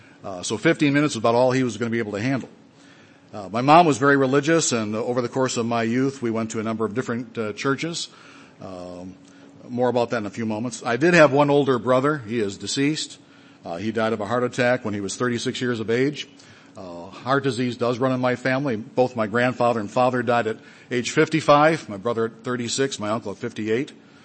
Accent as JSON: {"language": "English", "town": "Detroit", "region": "Michigan", "country": "United States", "tie": "born or raised there", "said": "I was born in January 1952 in Detroit, Michigan, Detroiter born and bred, lived there most of my life."}